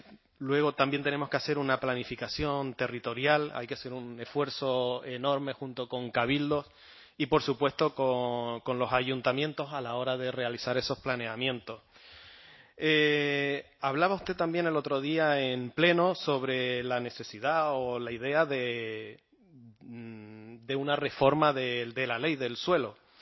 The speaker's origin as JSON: {"language": "Spanish", "town": "Valle Gran Rey", "region": "Canary Islands", "country": "Spain", "tie": "born or raised there", "said": "en mi pueblo ocurre cada vez que caen 4 gotas o hace un poco de viento en Valle del Rey"}